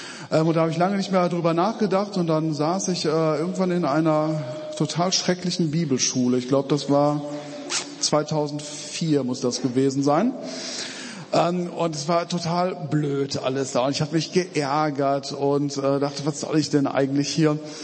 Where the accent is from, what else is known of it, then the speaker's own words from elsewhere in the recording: Remscheid, North Rhine-Westphalia, Germany; ich komme aus Remscheid. Das kennt kaum einer. Es liegt an der A1 in der Nähe von Köln und meistens kennt man Köln und Wuppertal, aber eben nicht Remscheid.